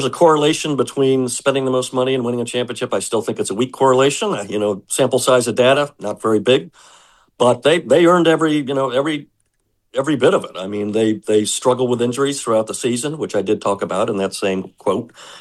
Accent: Tampa, Florida, United States; including my hometown here in Tampa

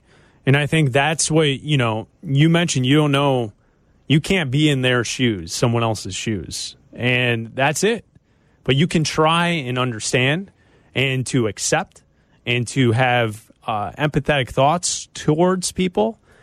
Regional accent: Chicago, Illinois, United States; As a Chicagoan, I was, and as someone who works in the media

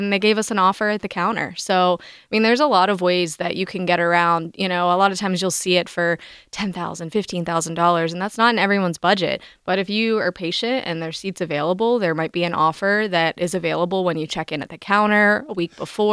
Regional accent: Pittsburgh, Pennsylvania, United States; and we're from Pittsburgh and it's cold

